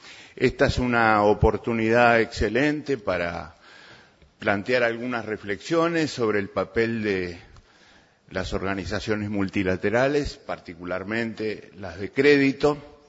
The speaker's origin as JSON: {"language": "Spanish", "country": "Uruguay", "said": "en mi país, aquí en Uruguay"}